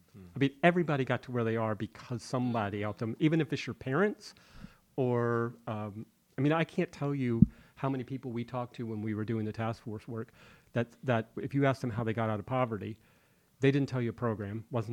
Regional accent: Orlando, Florida, United States; I grew up in Orlando, Florida. I didn't want to stay in Florida.

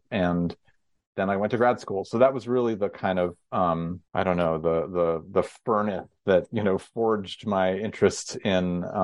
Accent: California, United States; Well, I grew up in Northern California

